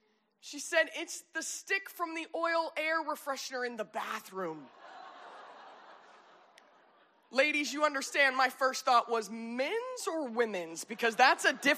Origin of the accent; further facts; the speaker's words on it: Texas, United States; Now, as a Texan, this is strange behavior. We don't kiss strangers in Texas, okay?